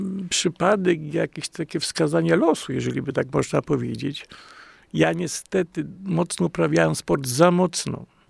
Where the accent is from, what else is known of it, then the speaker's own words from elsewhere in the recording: Wrocław, Lower Silesian Voivodeship, Poland; born there; bo ja urodziłem się we Wrocławiu